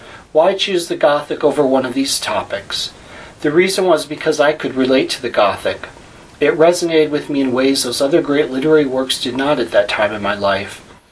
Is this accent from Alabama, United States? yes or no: no; Marquette, Michigan, United States; In the fall of 1995, I moved to Kalamazoo, Michigan, in the same state as my hometown of Marquette, but nearly 500 miles from home, in fact on a different peninsula.